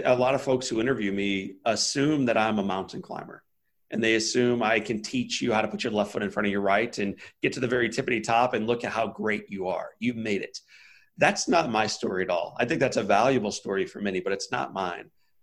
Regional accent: Town and Country, Missouri, United States; We grew up in Town and Country. Right at 270 in Clayton Road, had a golden retriever, had a wonderful upbringing.

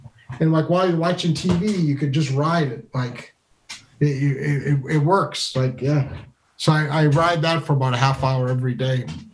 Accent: Manchester, New Hampshire, United States; Yeah, Manchester, New Hampshire.

